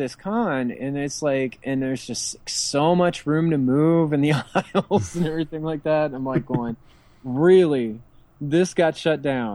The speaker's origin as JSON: {"language": "English", "town": "San Diego", "region": "California", "country": "United States", "tie": "born or raised there", "said": "San Diego is always going to be my favorite. You know, I mean, that's just, it's my hometown con."}